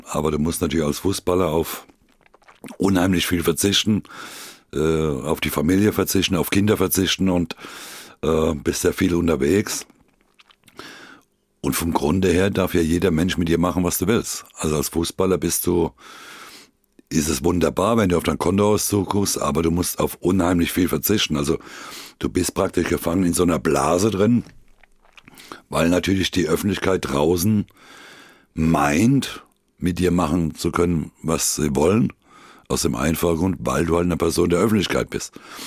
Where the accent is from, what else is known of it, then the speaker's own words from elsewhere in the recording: Rhineland-Palatinate, Germany; war es natürlich für mich als Pfälzer, schöner hätte man es nicht schreiben können